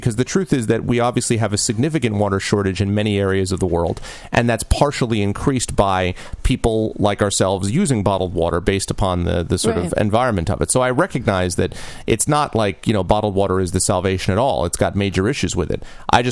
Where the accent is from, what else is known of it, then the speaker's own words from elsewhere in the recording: Connecticut, United States; I know that the tap water in the home I grew up in Connecticut doesn't taste as good as bottled water.